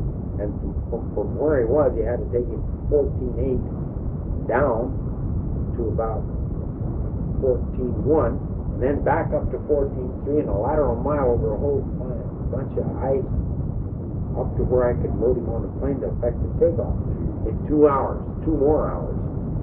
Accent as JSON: {"language": "English", "town": "Anchorage", "region": "Alaska", "country": "United States", "said": "Anchorage."}